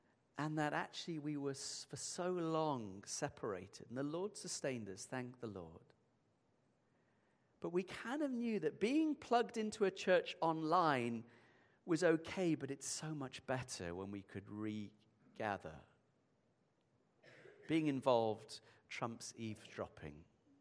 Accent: Yorkshire and the Humber, United Kingdom; also born or lived in India; because I'm from Yorkshire

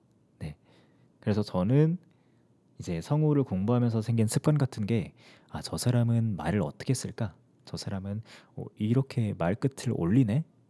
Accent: Changwon, South Gyeongsang, South Korea; 저는 경상도 사람이거든요. 저는 창원 출신인데 말이 좀 빠릅니다.

